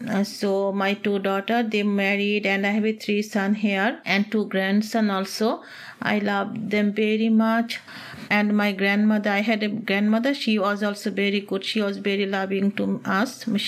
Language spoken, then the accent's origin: English; Bangladesh; English is a second language; So I'm telling I'm from Bangladesh. So when I was actually like grade four, I think I was like 9 or 10 years old. This time one big war is happened in Bangladesh in 1971.